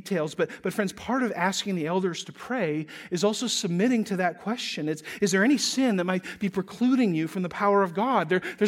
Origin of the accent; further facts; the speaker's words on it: North Dakota, United States; Why did I say y'all? I'm from North Dakota.